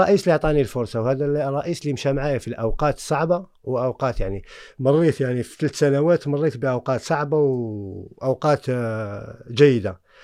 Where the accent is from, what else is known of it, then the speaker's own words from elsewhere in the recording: Algeria; أنا من الجزائر، مولود الجزائر،